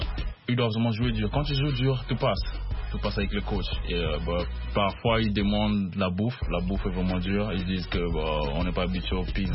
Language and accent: French; Republic of the Congo; Je suis du Congo-Brazzaville.